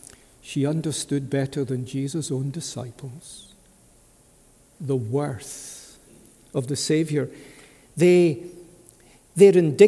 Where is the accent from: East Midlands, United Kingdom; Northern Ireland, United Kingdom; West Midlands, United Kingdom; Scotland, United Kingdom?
Scotland, United Kingdom; it's not that we are Scottish and we don't do that.